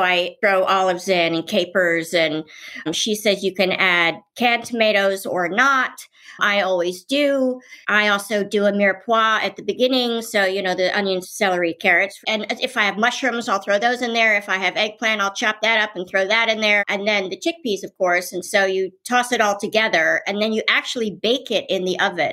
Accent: Washington, District of Columbia, United States; also born or lived in Paris; when I grew up in Washington, D.C., and they were stationed abroad when my brother and I were born. I have a brother who's a year older than me, and he was born in London and I was born in Paris.

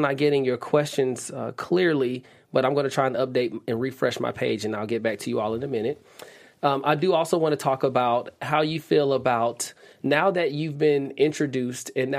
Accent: Atlanta, Georgia, United States; I'm from Atlanta, so we just know about pigs and cows.

